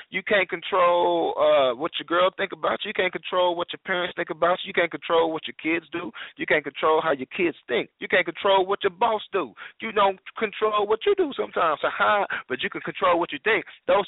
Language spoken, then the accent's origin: English; Oklahoma, United States; Ooh, I'm originally from Oklahoma, so I know all about them tornadoes.